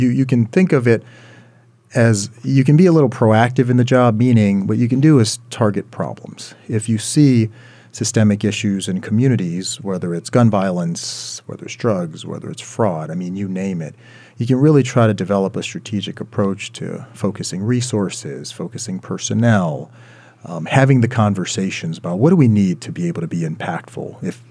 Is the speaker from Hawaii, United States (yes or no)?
yes; Hawaii, United States; I mean, I grew up in Hawaii, which is well known, graduated from Mulani High School.